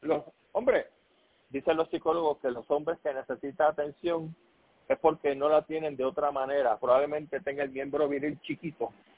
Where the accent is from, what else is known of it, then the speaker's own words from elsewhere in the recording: Puerto Rico; que soy puertorriqueño, que nací aquí, pago contribuciones aquí